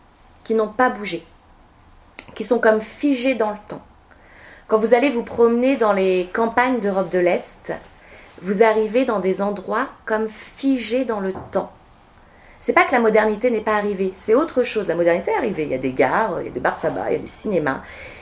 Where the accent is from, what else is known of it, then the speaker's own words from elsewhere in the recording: France; moi j'avais mon pass, comme je suis française.